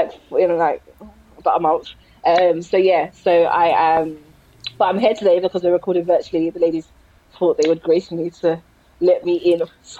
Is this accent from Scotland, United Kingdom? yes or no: no; London, United Kingdom; Yeah, I am 29. I'm from South London.